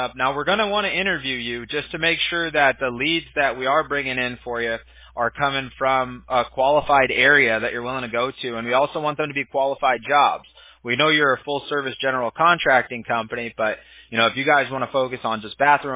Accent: Costa Mesa, California, United States; also born or lived in Big Bear, United States; I was raised going in Costa Mesa, actually, in California, and then also in Big Bear, California, in the mountains.

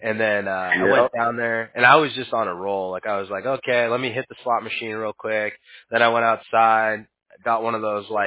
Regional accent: Huntington Beach, California, United States; I grew up, I'm originally from Huntington Beach.

